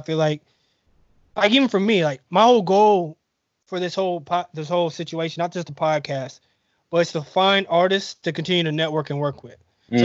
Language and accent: English; Tallahassee, Florida, United States; I'm like, look, I'm from Tallahassee. I go to summer school here.